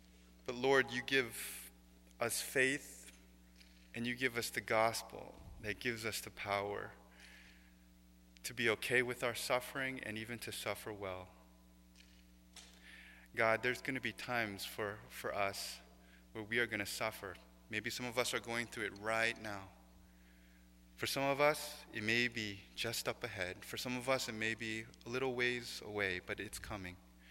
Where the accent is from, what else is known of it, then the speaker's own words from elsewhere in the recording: United States; And like many of you, I'm an American and I love my comfort.